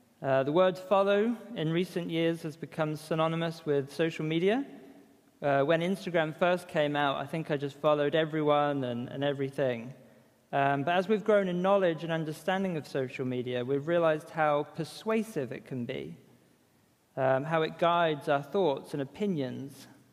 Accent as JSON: {"language": "English", "region": "East of England", "country": "United Kingdom", "lives_now": "Scotland", "said": "I'm originally from Norfolk, and the landscape is famously flat."}